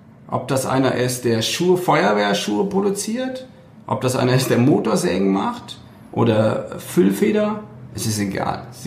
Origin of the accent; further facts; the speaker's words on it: Cologne, North Rhine-Westphalia, Germany; weil ich komme aus der Ecke von Köln.